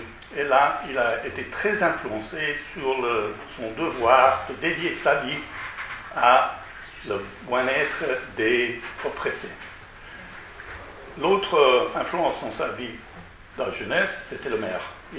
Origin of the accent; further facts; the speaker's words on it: Italy; French is a second language; Je viens d'Italie et je dois partir très brièvement.